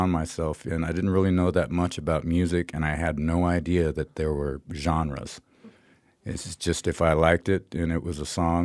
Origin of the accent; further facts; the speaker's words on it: Great Falls, Montana, United States; When we moved from here to Montana, and I ended up really spending most of my time growing up in Great Falls.